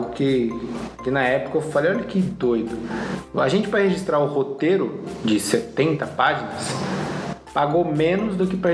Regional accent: São Paulo, Brazil; A gente é de São Paulo, né?

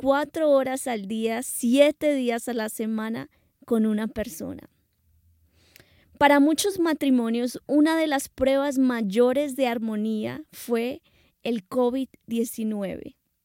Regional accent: Colombia; mi esposo es de Inglaterra y yo soy de Colombia.

